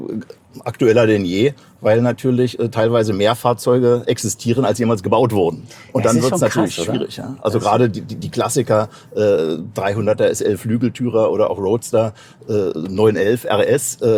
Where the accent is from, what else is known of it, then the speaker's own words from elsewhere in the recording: Berlin, Germany; born there; Ich bin gebürtiger Berliner, einer der wenigen noch in der deutschen Hauptstadt.